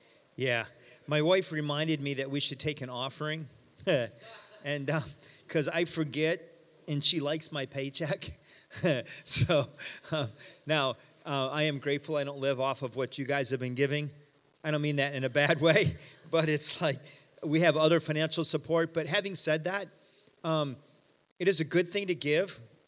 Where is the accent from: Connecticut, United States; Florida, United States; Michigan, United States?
Michigan, United States; but I'm from Michigan.